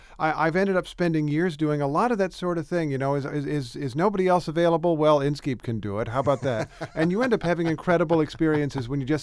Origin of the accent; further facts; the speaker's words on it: Indiana, United States; I'm from Indiana and went to school at Morehead State across the river in Kentucky, so it's great to be here.